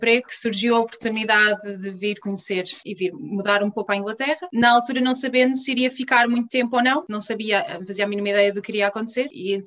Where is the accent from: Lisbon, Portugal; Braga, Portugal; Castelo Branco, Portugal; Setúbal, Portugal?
Castelo Branco, Portugal; Covilhã; Eu sou natural da Covilhã, foi onde vivi quase sempre, a não ser na universidade. Cresci na Covilhã, passei pelas escolas lá